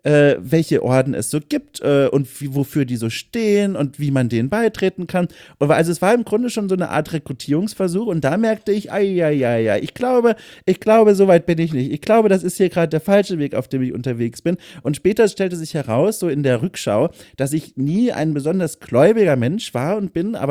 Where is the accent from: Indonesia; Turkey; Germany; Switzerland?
Germany; Bavaria; ich komme ja auch aus Süddeutschland, Franken, und da wurde ich ja mit der katholischen Kirche, also man muss ja sagen, zwangssozialisiert